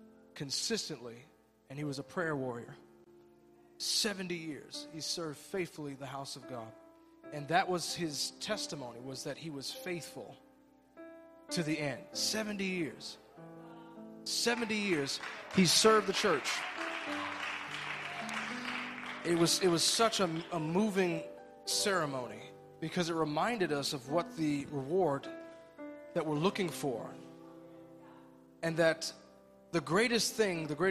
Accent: Benton Harbor, Michigan, United States; attend a funeral of an elder of the church that I grew up in back in Benton Harbor, Michigan.

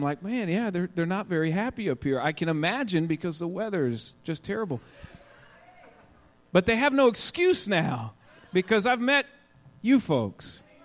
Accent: Austin, Texas, United States; I'm from Austin, Texas, so it's a little bit warmer there.

